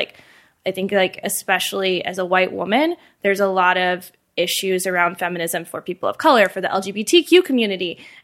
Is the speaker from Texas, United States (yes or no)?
no; Indiana, United States; So I grew up in Indiana, and that's where most of the book takes place, growing up in fundamentalist evangelical Christianity.